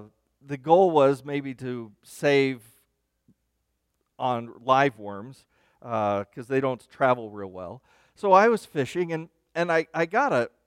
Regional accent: Ottawa, Kansas, United States; In fact, the place I grew up in, Kansas, I was born in Kansas City, and I'm kind of a city kid at heart.

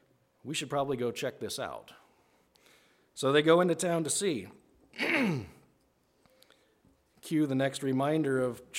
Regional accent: East Coast, United States; Remember, I grew up on the East Coast, right? Hotels are not hard to find.

